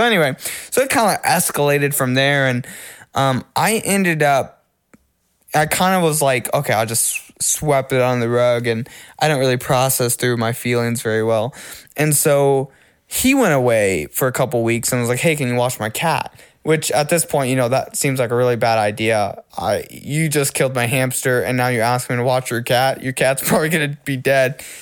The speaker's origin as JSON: {"language": "English", "region": "Oklahoma", "country": "United States", "tie": "born or raised there", "also_born_or_lived": "Seattle area", "said": "I'm originally from the Seattle area, so I was going to. But I grew up in Oklahoma, so I was going to visit some family in the Northwest."}